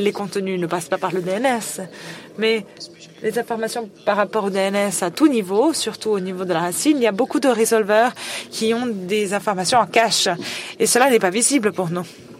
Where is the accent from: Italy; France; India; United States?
India; French is a second language; je viens de l'Inde.